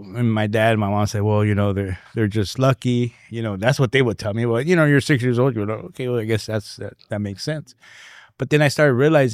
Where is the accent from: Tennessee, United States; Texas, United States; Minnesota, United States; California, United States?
California, United States; Rialto; So I, I'm first generation Mexican. My parents came from Jalisco. Okay. I grew up in the city of Rialto.